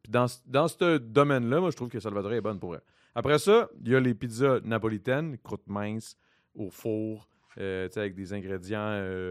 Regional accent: Italy; bro, je suis italien.

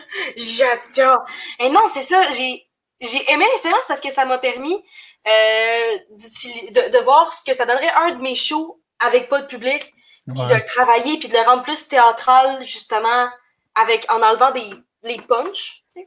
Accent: Quebec, Canada; Oui, moi, je suis plus dans le coin de Portneuf. Genre, le petit village, là, où il y a plus d'habitants, de vaches que d'habitants.

